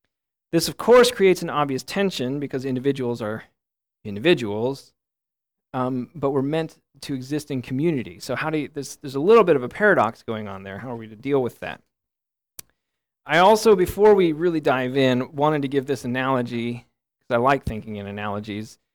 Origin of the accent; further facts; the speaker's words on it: United States; As an American, I started with our nation, right? We are Americans.